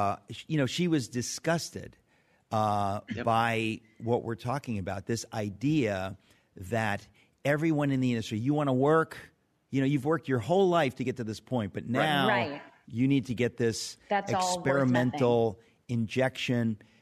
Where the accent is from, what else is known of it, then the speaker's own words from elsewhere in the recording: Queens, New York, United States; born there; You know, I was born in Queens